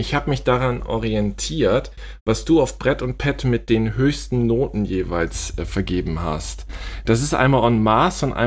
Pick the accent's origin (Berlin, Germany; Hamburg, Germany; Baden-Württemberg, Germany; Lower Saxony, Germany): Hamburg, Germany; ich bin Hamburger, komme aus Norddeutschland entsprechend, lieb die Deiche, Schafe, bin ganz viel an der Nordseeküste